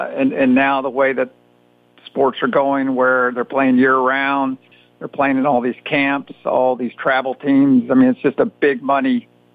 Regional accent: Texas, United States; where I grew up out in West Texas and went to Permian, which was the high school featured in Friday Night Lights.

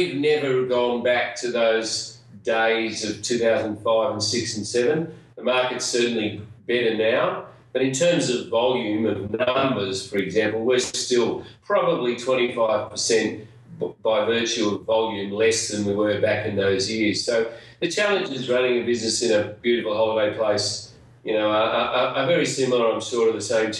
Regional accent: Sydney, New South Wales, Australia; now in Byron Bay, Australia; I'm originally from Sydney. I moved here a long time ago, about 30 years ago, to Byron Bay.

